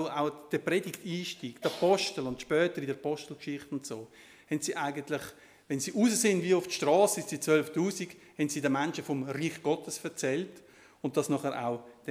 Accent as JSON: {"language": "German", "country": "Switzerland", "said": "Oder ist im Himmel auch so ein Bankgeheimnis wie bei uns in der Schweiz?"}